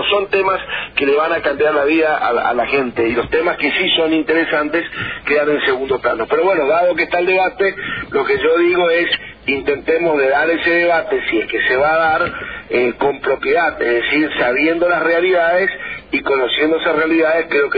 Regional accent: Argentina; Los argentinos somos quejosos

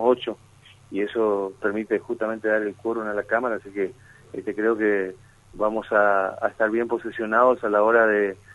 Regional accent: Mendoza, Argentina; Yo somos de Mendoza.

